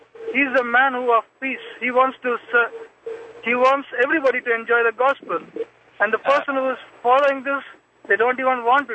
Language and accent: English; India; I'm from India, but we have diversified religion.